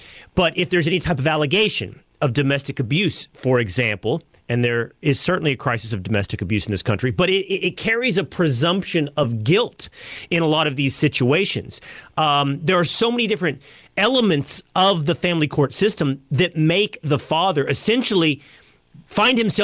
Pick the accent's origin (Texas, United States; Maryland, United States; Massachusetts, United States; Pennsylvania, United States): Texas, United States; I grew up small town in Texas.